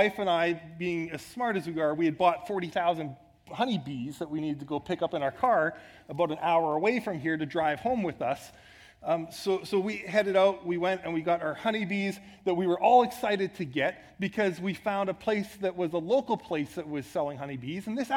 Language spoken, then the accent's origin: English; Saskatoon, Saskatchewan, Canada; I grew up in Saskatoon, Saskatchewan, Western Canada. The rest of our family was all out east.